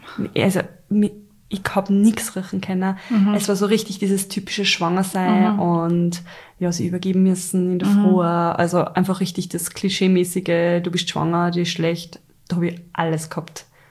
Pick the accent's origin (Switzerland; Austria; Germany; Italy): Austria; Upper Austria; Sagt man bei uns in Oberösterreich?